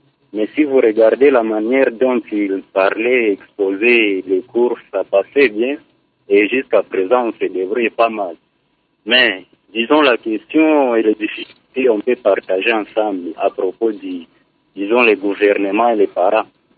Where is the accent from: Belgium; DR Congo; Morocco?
DR Congo; Bukavu, South Kivu; ce que nous voyons ici chez nous à Bukavu